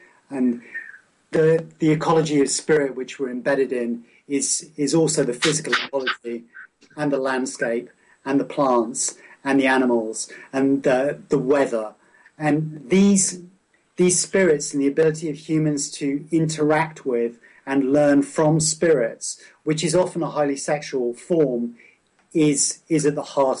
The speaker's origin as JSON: {"language": "English", "region": "South West England", "country": "United Kingdom", "tie": "born or raised there", "said": "So I grew up in Cornwall in a pretty raw elemental environment."}